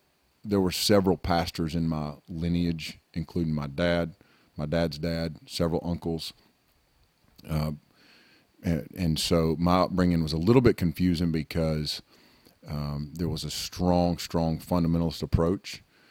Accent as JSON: {"language": "English", "region": "North Carolina", "country": "United States", "tie": "born or raised there", "said": "Well, I grew up here in Western North Carolina, not where we are now, not where Snowbird is, but not far from here. So the mountain culture is a very strong culture."}